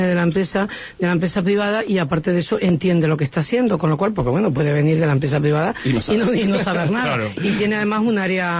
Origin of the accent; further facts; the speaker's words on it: Canary Islands, Spain; como ciudadana canaria que soy, por todos los costados